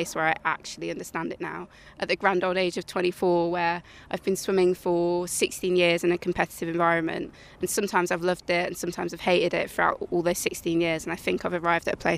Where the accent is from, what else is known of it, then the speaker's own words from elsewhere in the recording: United Kingdom; I've ever experienced being a British swimmer. And I've only ever swam in Britain, only ever gone through British clubs.